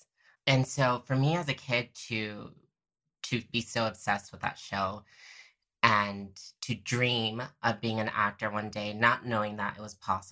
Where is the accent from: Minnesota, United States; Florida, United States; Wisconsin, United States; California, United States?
Florida, United States; Tampa; growing up in Tampa, Florida, which we all know Florida is very problematic.